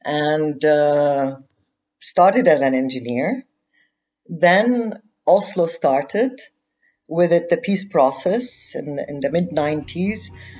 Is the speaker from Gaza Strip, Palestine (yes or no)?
no; Nablus, West Bank, Palestine; even for a Palestinian who lived in was born and raised in Palestine, in a city like Nablus, it was a big shock for me.